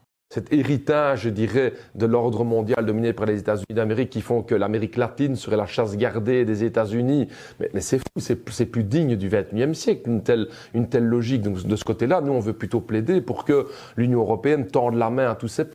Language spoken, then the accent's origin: French; Belgium; Chez nous, en Belgique, c'est un peu la tendance à croire qu'on peut continuer à se mêler des questions africaines.